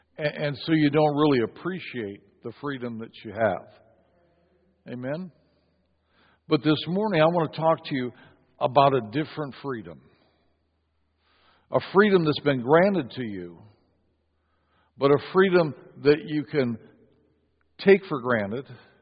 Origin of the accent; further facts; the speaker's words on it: United States; born there; I celebrate the fact that I'm in America, that I live in America, that I was born in America.